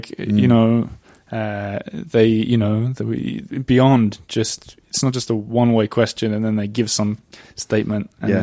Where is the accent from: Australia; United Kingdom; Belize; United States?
Australia; now in Paris, France; I was like, oh, I'm Australian.